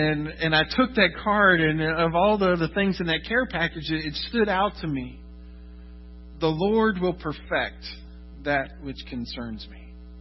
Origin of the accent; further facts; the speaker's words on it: Florida, United States; You know, I grew up in Central Florida, and for some strange reason, I decided to spend my first year of college in upstate New York.